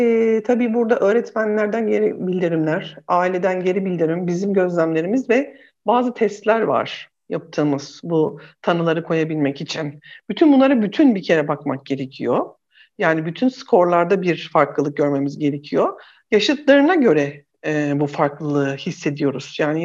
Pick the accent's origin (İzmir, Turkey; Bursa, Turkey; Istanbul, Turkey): İzmir, Turkey; born there; İzmir doğumluyum.